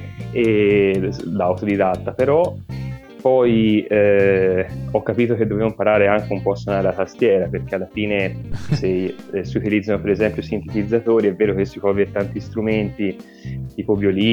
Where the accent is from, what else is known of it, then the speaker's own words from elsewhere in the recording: Tuscany, Italy; Io sì, sono toscano.